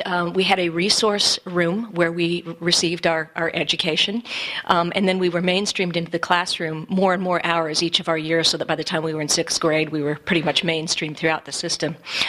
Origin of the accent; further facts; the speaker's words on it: Detroit, Michigan, United States; born there; And I was born in Michigan, in Detroit, in 1956.